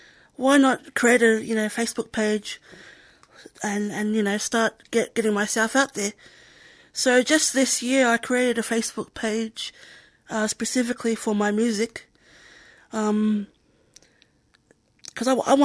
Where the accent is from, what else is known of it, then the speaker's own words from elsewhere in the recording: Australia; Growing up in Australia most of my life